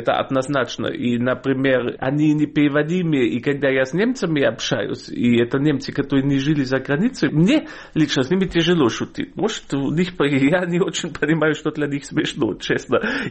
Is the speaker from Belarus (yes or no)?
no; Germany; Russian is a second language; moved away as an adult; now in Russia; Я приехал в 19 лет в Россию, и у меня уже языковый аппарат был сформирован, а голова еще нет. Так что у меня акцент остался, увы. А ну, почему увы? Это неплохо. А мышление все-таки... Я себя так же считаю в этом плане русским, как немцем.